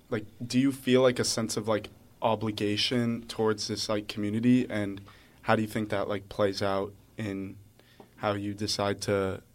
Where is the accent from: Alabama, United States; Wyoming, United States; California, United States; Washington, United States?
California, United States; Daly City; I'm a senior at Jewish Community High School of the Bay, and I'm from Daly City.